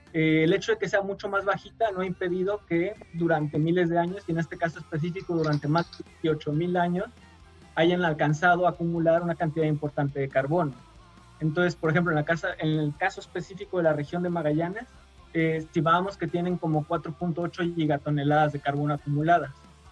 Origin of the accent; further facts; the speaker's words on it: Mexico; now in Punta Arenas, Chile; No solo soy de México, sino que soy de una zona tropical de México. Entonces el cambio de la zona tropical a la parte subantártica aquí en la región de Magallanes ha sido difícil.